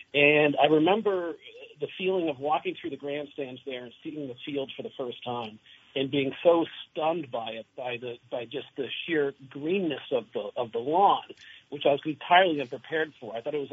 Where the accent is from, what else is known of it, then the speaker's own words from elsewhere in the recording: Massachusetts, United States; That's the way it is where I grew up in Massachusetts, you know, Irish Catholic family, seven kids